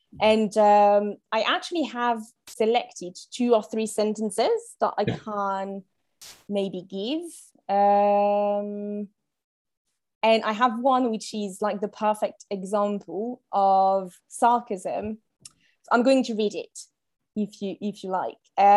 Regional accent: France; English is a second language; moved away as an adult; I think just the full experience on being on my own at 18 years old, you know, I'm from France and originally from like a small village.

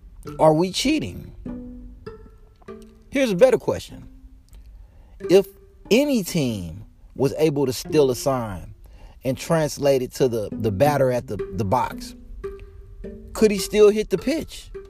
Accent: Houston, Texas, United States; Growing up in Houston, I remember Jeff Bagwell when he came up.

